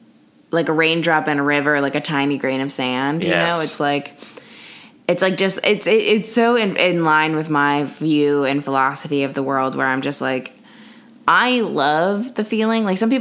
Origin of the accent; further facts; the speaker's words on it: New Jersey, United States; New Jersey.